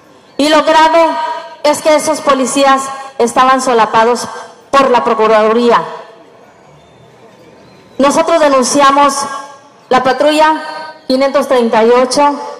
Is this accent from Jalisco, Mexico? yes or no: no; Nuevo León, Mexico; Efectivamente vengo del estado de Nuevo León.